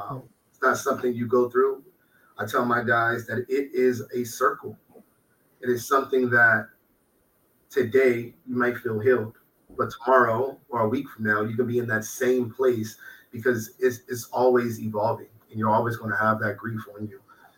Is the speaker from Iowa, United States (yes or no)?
no; Baltimore, Maryland, United States; when people find out that I'm from Baltimore, and that when pops and bangs happen, I don't flinch because I'm used to hearing these gun sounds every day